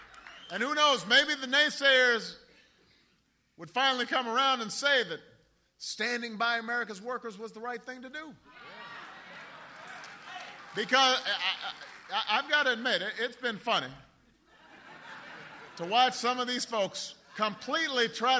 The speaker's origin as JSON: {"language": "English", "town": "Chicago", "region": "Illinois", "country": "United States", "tie": "born or raised there", "said": "I've seen it in my hometown at Ford Chicago Assembly, where workers are building a new Explorer and selling it to dozens of countries around the world."}